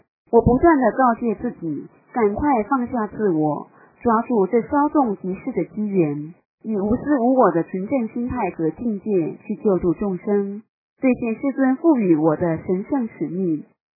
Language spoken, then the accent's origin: Chinese; Northeast China, China; 你的老家是哪儿的？我答道，我是东北人。